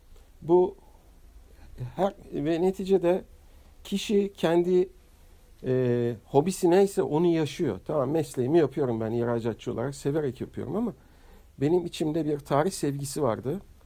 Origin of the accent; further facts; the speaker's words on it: Istanbul, Turkey; born there; Fatih doğumlu bir insan. İstanbul Fatih'inde 1958 yılında doğmuşum. Babam Filebe'den 1940'larda Türkiye'ye gelmiş. Yörük. Annem de Üsküp'ten, Makedonya'dan, oranın Türklerinden buraya gelmiş.